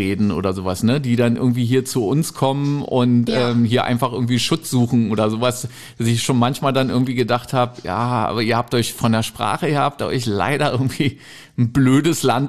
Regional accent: East Germany, Germany; Also ich bin halt im Osten groß geworden.

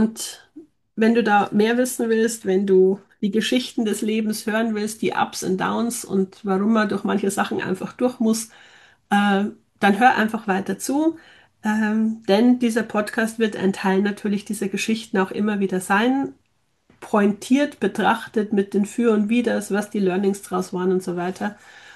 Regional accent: Bavaria, Germany; Ich bin in Niederbayern geboren, aufgewachsen, bin nach einem Abstecher von nach München in die große Stadt

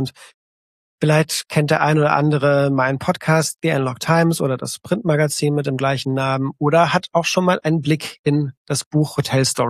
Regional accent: Belgium; dann mache ich einfach vielleicht ein Praktikum bei der Lokalredaktion von einer kleinen Zeitung bei uns in Belgien.

